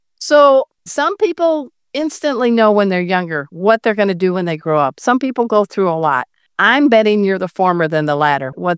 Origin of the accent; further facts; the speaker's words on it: Crown Point, Indiana, United States; I've got a fellow Midwesterner in the house. I grew up in Crown Point, Indiana, near Chicago.